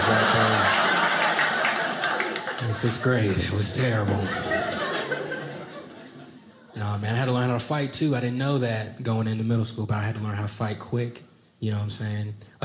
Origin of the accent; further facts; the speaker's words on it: North Carolina, United States; No, man, it's been a lot of fun growing up in North Carolina. I grew up broke, though.